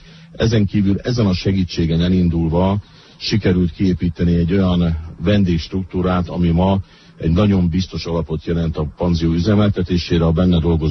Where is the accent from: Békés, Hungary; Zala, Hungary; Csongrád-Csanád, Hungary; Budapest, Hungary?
Budapest, Hungary; moved away as an adult; now in Romania; Én Budapest Zuglóból jöttem ide, 2001-ben érkeztem, január 21-én pontosan